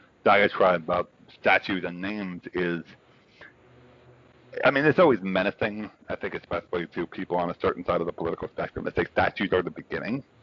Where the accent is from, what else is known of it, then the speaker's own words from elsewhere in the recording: New York City, New York, United States; Like, I am a New Yorker. I live in New York City. I live on Staten Island, but I'm part of the city.